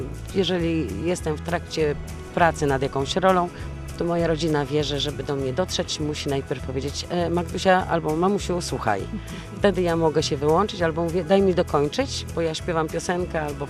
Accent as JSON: {"language": "Polish", "town": "Kromolin", "region": "Lower Silesian Voivodeship", "country": "Poland", "tie": "born or raised there", "also_born_or_lived": "Głogów", "lives_now": "Gdynia, Poland", "said": "wychowywałam się na wsi w Kromolinie, potem edukowałam się w Głogowie w liceum medycznym, całe życie marzyłam o tym, żeby mieszkać w Gdyni."}